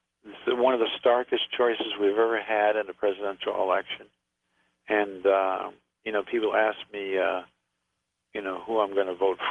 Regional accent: Connecticut, United States; born there; moved away as an adult; also born or lived in New York / Los Angeles; I was born in Connecticut.

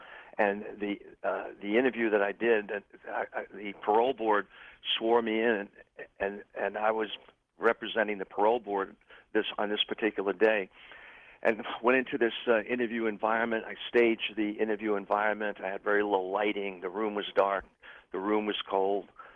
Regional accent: New York, United States; I said, "Man," I said, "I was raised in New York. It's expensive."

